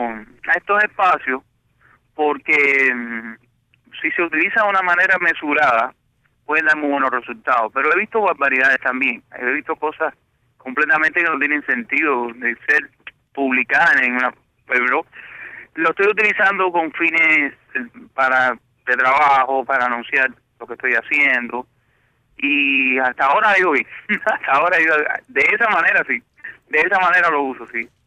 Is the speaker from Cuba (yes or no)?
yes; Havana, Cuba; Yo soy cubano y me siento tan orgulloso de ser de La Habana, de 23 y 10, de mi querido Vedado, de mi linda Habana